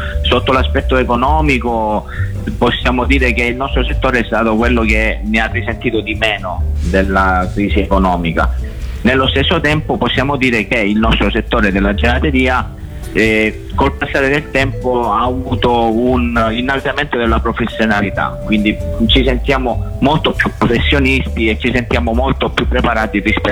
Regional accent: Reggio Calabria, Calabria, Italy; io sono di Reggio Calabria, quindi praticamente prediligo i frutti della mia terra

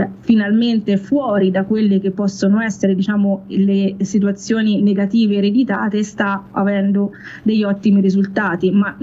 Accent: Umbria, Italy; io sono dell'Alto Tevere

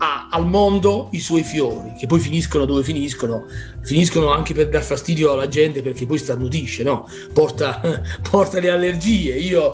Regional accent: Apennines, Italy; nel mio dialetto i soffioni dei pioppi sono i papluche. Allora mi sono trovato a vivere un'esperienza che non avevo mai visto, perché da noi sull'Appennino qualche pioppo c'è, però non è questa, non fa lo stesso effetto.

